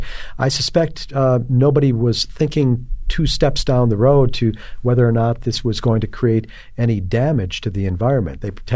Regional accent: Cudahy, Wisconsin, United States; You know, as a kid, I remember growing up in Cudahy. I'm a Southside kid, grew up in a Southside working class neighborhood

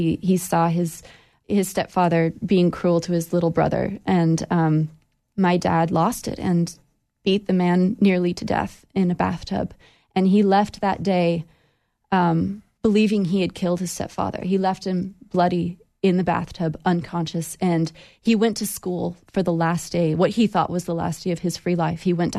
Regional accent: Idaho, United States; born or raised there

